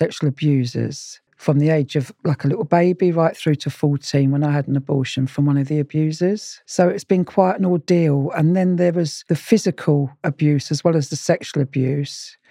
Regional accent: Tunbridge Wells, South East England, United Kingdom; born there; I was born in Tunbridge Wells in a baby unit for children that were having mums that were single in the 50s. I'm a GI baby, which is a government issue. My dad was an American GI. So I was up for adoption in Tunbridge Wells.

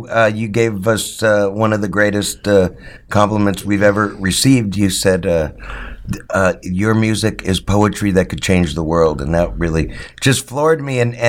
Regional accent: Los Angeles, California, United States; I grew up in Los Angeles. I saw you on TV every single day.

